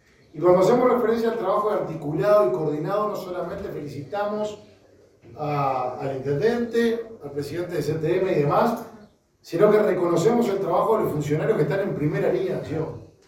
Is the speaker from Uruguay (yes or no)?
yes; Uruguay; como uruguayos Salto es parte de nuestro país